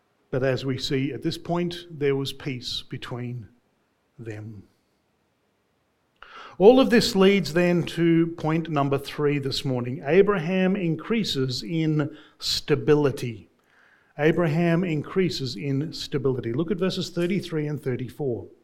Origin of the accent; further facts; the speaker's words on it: Australia; Now, as an Australian, for me personally, whenever I hear the name Beersheba, my heart swells with pride